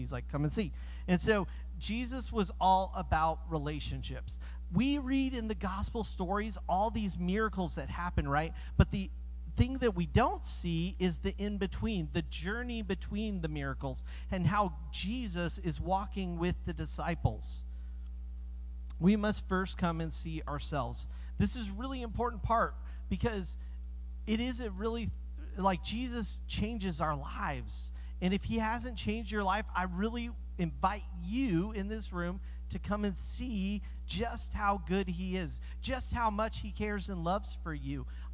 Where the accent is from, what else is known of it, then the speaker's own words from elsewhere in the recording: Colorado, United States; I grew up in Colorado. My wife grew up in Arizona. We're here in North Carolina.